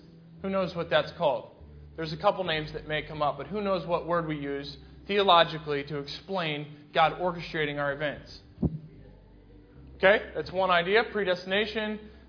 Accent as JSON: {"language": "English", "region": "Ohio", "country": "United States", "also_born_or_lived": "Pennsylvania", "lives_now": "Texas, United States", "said": "I'm from Ohio, and I finished high school in Pennsylvania. I went to school in South Carolina. I went to grad school in California. And somehow, I'm standing in Texas in front of you."}